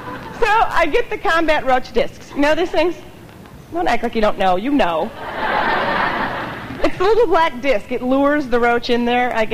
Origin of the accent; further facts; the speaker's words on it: Minneapolis, Minnesota, United States; now in New York City, United States; But I am from Minneapolis, born and raised, and I moved to New York City, and I'm a bona fide dork.